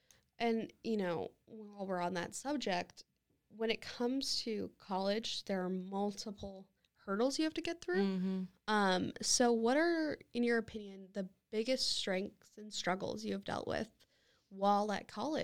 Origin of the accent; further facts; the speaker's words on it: Lincoln, Nebraska, United States; And then go back to my hometown, Lincoln, Nebraska, to work at the Lead Center for Performing Arts